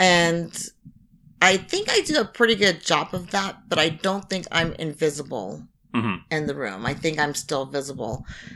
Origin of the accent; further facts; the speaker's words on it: United States; because I so strongly identify as an American